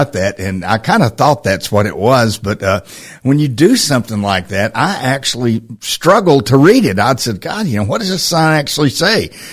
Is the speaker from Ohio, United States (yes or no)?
no; Lawrenceburg, Tennessee, United States; I'm also originally from Tennessee, a little town called Lawrenceburg, just down the road.